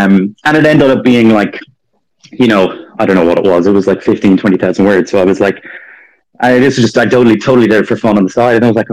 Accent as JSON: {"language": "English", "country": "Ireland", "tie": "born or raised there", "said": "I grew up in Ireland."}